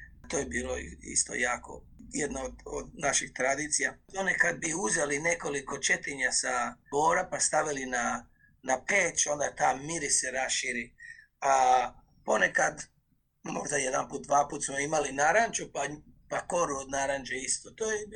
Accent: Županja, Vukovar-Srijem County, Croatia; now in Australia; ali ja sam rođen i odrastao sam u Županji u istočnoj Slavoniji. Moja mama Zagorka, pa smo imali zagorske običaje.

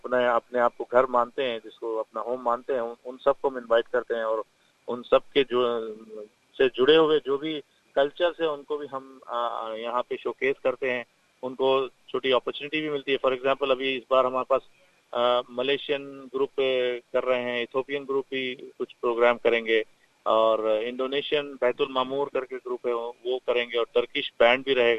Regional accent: Hyderabad, Telangana, India; now in Australia; میں انڈیا سے حیدرآباد سے تعلق رکھتا ہوں اور میں یہاں سے آسٹریلیا میں تقریباً 20 سال ہو گئے مجھے۔

